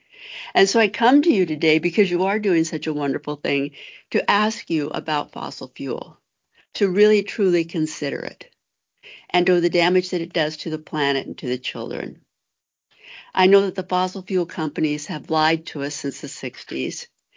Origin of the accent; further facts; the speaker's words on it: Oregon, United States; I grew up in Oregon. I picked berries in the Dundee Hills.